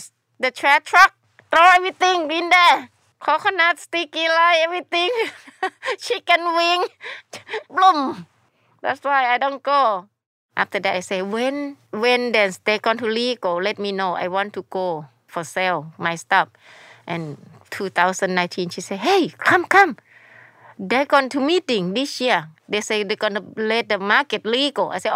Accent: Chiang Mai, Thailand; English is a second language; I grew up in Thailand. I born in Chiang Mai.

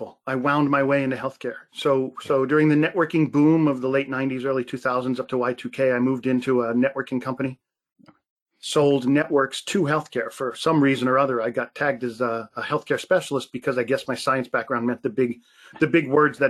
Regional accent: Bridgewater Township, New Jersey, United States; So yeah, very fond memories of Cape May, but I grew up north of there in Bridgewater Township. So kind of in the north central

